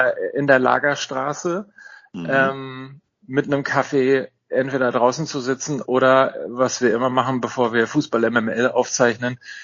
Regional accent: North Rhine-Westphalia, Germany; ich bin ja Ostwestfale und ich bin immer so mit dem Stammkneipengedanken groß geworden.

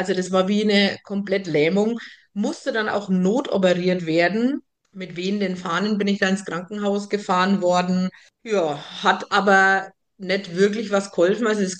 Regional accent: Kulmbach, Bavaria, Germany; Ich wurde in Kulmbach geboren, habe meiner Heimatstadt noch nie den Rücken gekehrt. Also auf Fränkisch sagt man, ich bin ja waschechter Kulmbacherer. Sesshaft bin ich allerdings am Rande von Kulmbach. Das nennt sich Köthnitz-Ebersbach.

